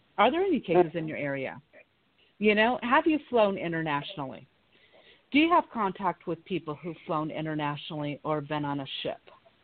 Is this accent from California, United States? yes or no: yes; California, United States; You know, we're all from California, so we can eat fruit all day long.